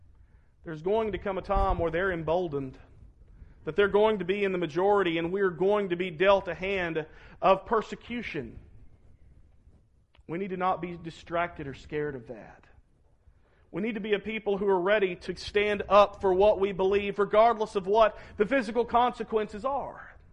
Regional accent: Arkadelphia, Arkansas, United States; now in Mount Pleasant, United States; but it meant a lot to the small town I grew up in Arkadelphia.

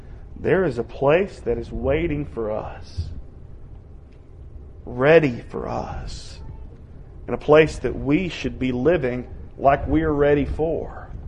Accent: United States; I love being an American, but countries fall.

